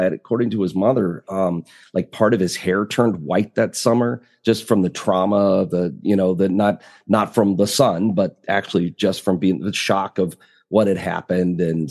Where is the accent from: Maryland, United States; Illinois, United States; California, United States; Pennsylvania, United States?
Illinois, United States; Decatur; Just 2 weeks ago in my hometown in Decatur, Illinois, somebody snagged a 15-foot alligator.